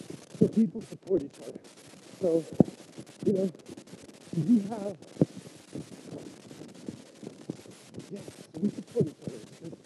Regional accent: California, United States; now in Barcelona, Spain; So, I don't know if you know, but I'm from California, but I don't live in California. I live in Barcelona, Spain. I've been out here for like 14 years now, right?

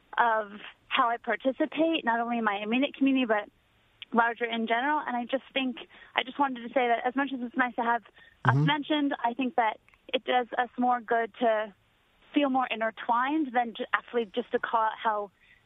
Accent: Portland, Oregon, United States; also born or lived in San Francisco; now in Brooklyn, United States; Like, I'm from Portland, Oregon. I've lived in Brooklyn since the 90s. You know, I lived in San Francisco.

